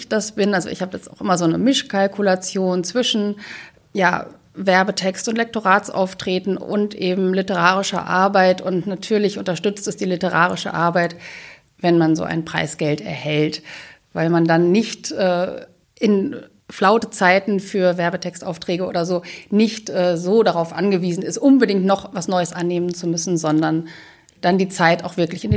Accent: Detmold, North Rhine-Westphalia, Germany; moved away as an adult; now in Wuppertal, Germany; Also ich komme halt aus Detmold und Detmold ist so eine kleine Fachwerkstadt. Im Krieg sind so zwei Häuser zerstört worden, da ist alles so intakt und ja, so Teutoburger Wald, Hügellandschaft

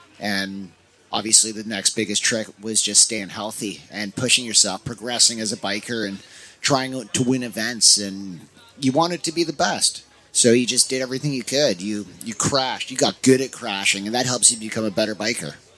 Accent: Vancouver, British Columbia, Canada; It's an original mountain bike film from my hometown in Vancouver, British Columbia.

